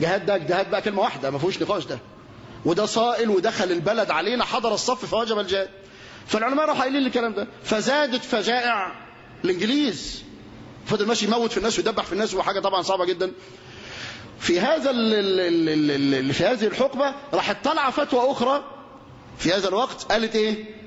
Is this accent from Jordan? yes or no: no; Egypt; قلنا ان الديمقراطيه اللي بتمارس عندنا في مصر فيها الياتها